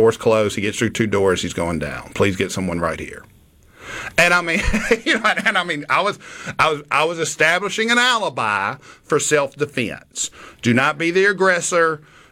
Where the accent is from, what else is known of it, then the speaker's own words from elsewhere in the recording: Mississippi Delta, United States; Well, he's from Columbus, so not really, okay? I'm from the Delta.